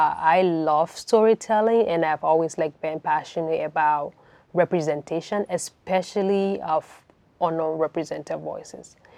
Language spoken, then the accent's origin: English; Monrovia, Montserrado, Liberia; moved away as an adult; now in Canada; I'm originally from Monrovia, Liberia, West Africa. And I was born there during the Civil War, and I grew there, did my high school, everything, and eventually got a scholarship to the U.S., and now I'm in Canada.